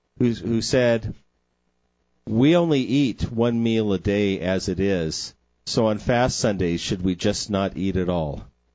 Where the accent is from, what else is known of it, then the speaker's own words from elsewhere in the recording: San Diego, California, United States; when I was growing up in San Diego, my father's standard threat for any of us kids, if we were misbehaving, is saying, you know, I'll take you down to orphanage in Tecate, Mexico